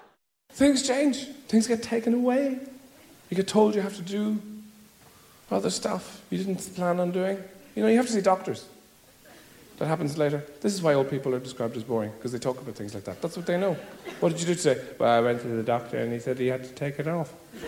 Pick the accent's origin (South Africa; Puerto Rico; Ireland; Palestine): Ireland; I mean, I grew up in Ireland and, you know, you learn to feel bad about anything you enjoy. It's in the air. It's Catholicism.